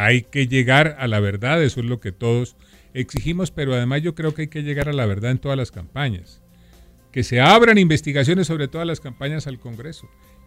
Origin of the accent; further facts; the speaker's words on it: Colombia; como colombiano